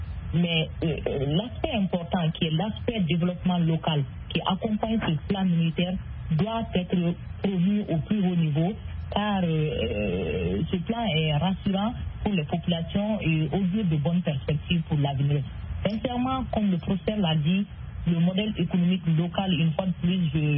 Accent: Kouryanzi, Central Mali, Mali; je suis peul et je viens de cette région, je viens de Kouryanzi.

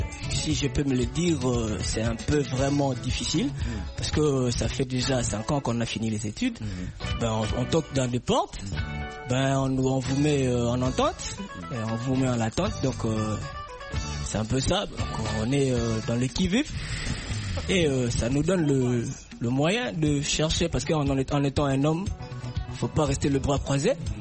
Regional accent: Matadi, Kongo Central, DR Congo; je viens aussi de Matadi.

